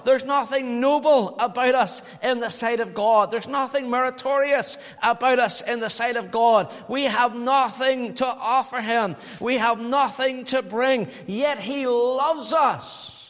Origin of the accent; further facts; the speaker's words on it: Northern Ireland, United Kingdom; growing up in Northern Ireland, we saw a lot of villains along the way.